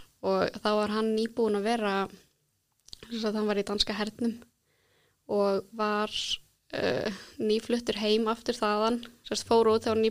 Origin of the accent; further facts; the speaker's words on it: Hafnarfjordur, Capital Region, Iceland; Ég olst upp í Hafnarfirði alla mína tíð búið þar